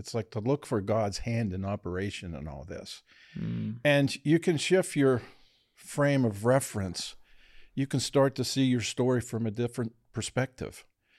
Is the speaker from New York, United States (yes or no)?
no; Monroeville, Pennsylvania, United States; I grew up in Monroeville here. I was a Gateway Gator. Graduated in 1970.